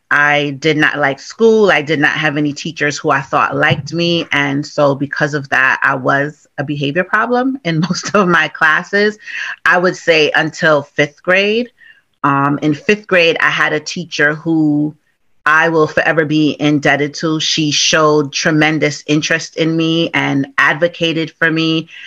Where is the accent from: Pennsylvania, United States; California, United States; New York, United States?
New York, United States; Bronx; So I was born and raised in Bronx, New York by parents who were immigrants from the West Indies, the beautiful island of Jamaica.